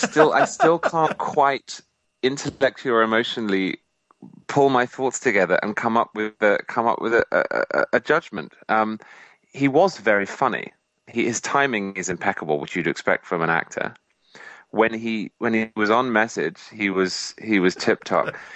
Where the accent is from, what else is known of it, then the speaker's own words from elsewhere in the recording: United Kingdom; now in United States; I didn't move here from Rwanda. I didn't move here from war-torn Eastern Europe. I moved here from Britain, which is a peaceful, democratic, free, less so than America, but free country.